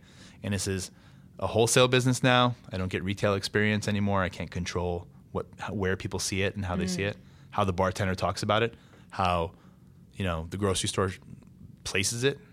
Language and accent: English; Los Angeles, California, United States; So, you know, I'm from LA. I'm from California.